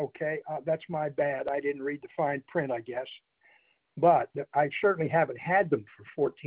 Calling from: St. Petersburg, Florida, United States; I'm calling from Florida, St. Petersburg.

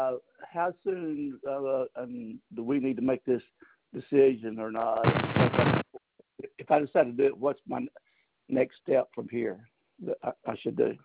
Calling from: Auburn, United States; I'm calling from Auburn.

